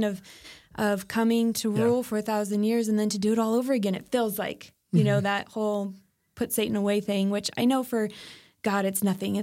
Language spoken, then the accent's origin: English; California, United States; We grew up in Southern California.